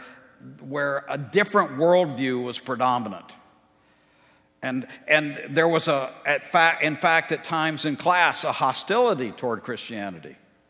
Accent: Tyler, Texas, United States; I grew up in Tyler. Most of you know that. Beautiful East Texas

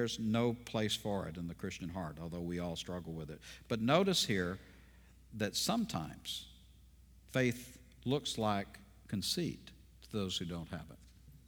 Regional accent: Texas, United States; I grew up in East Texas. One of the things we did when we were younger, because we were boys from East Texas, is we had rock fights.

